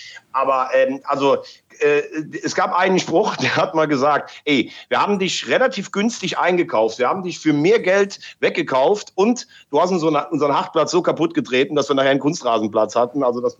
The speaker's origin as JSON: {"language": "German", "town": "Mayen", "region": "Rhineland-Palatinate", "country": "Germany", "tie": "born or raised there", "said": "Ja, ich bin in Mayen geboren. Ich habe am Laacher See bin ich aufgewachsen, also zwischen Mayen und Andernach, wer sich da ein bisschen auskennt. Aber ich war in Mayen auf der Schule, das ist schon meine Heimat"}